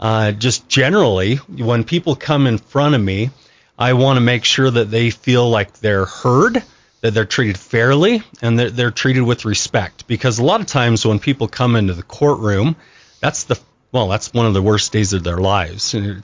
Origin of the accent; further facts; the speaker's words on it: Liberty, Idaho, United States; So I'm from Bear Lake originally, little town called Liberty. Okay. That's where I grew up.